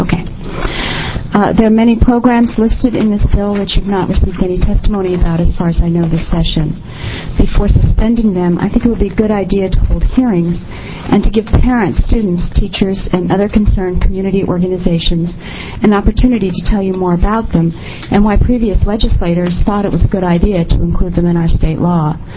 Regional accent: Portland, Oregon, United States; For the record … from Portland.

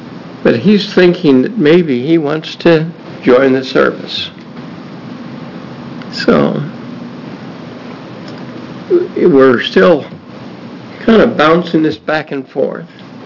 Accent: Corvallis, Oregon, United States; I'm from Corvallis, and my cadet is from Corvallis.

